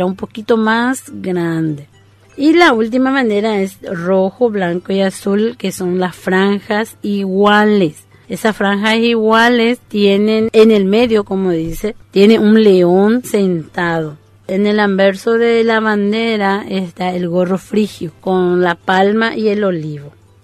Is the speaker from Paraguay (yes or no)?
yes; Paraguay; Como buen paraguayo, nos representa en todo lado donde nos vayamos